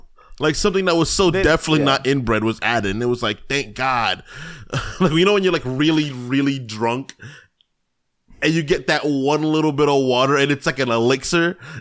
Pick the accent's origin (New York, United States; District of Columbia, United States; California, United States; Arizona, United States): New York, United States; New York City; But when I was, growing up in New York City, growing up in New York City, people always get loud, you know?